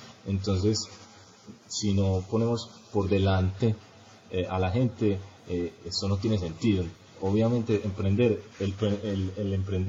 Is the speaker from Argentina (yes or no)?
no; Colombia; somos de Colombia, somos personas pues que pensábamos que tal